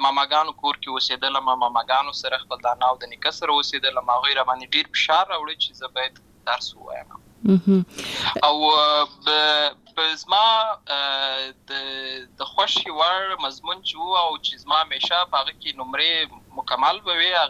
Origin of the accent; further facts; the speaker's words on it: Lashkar Gah, Helmand, Afghanistan; زه په اصل کې د اروزګان ولایت یم، اما زه په هلمند ولایت لشکرګاه کې پیدا شوی یم